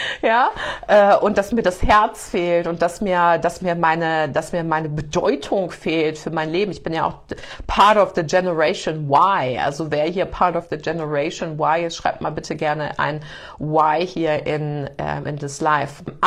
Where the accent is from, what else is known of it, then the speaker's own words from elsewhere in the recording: North Rhine-Westphalia, Germany; bei uns im Ruhrpott und im Rheinland ist das ganz normal